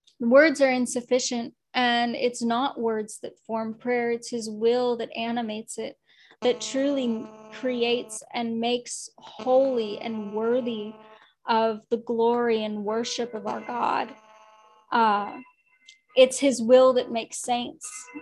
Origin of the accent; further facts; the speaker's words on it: Pittsburgh, Pennsylvania, United States; Pittsburgh, Pennsylvania.